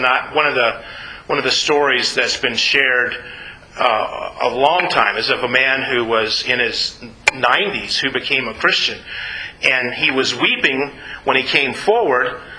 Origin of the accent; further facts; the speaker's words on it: the South, United States; And I'll go with Southern Baptist because I grew up in the South.